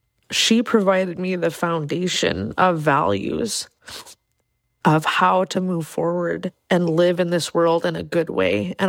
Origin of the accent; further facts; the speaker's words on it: Clark's Point, Alaska, United States; Yeah, my grandmother was Manchoq, and I was raised with her in Clark's Point in Bristol Bay.